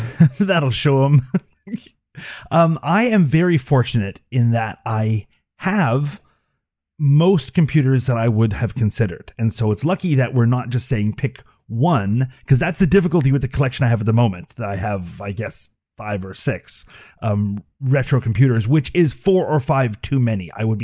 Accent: Canada; As a Canadian

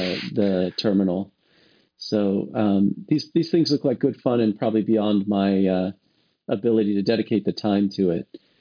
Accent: San Diego, California, United States; And I just love that I'm actually from San Diego

